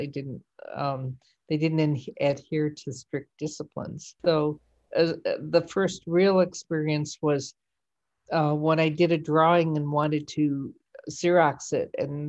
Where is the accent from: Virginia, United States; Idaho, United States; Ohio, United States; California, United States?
Ohio, United States; Cleveland; Well, I grew up in Cleveland, Ohio. And I think I spent most of my time in the Cleveland Museum of Art.